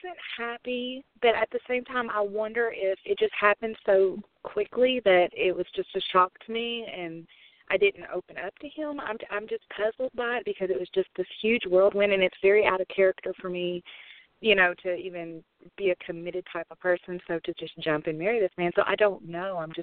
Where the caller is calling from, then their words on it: Kentucky, United States; I'm calling from Kentucky.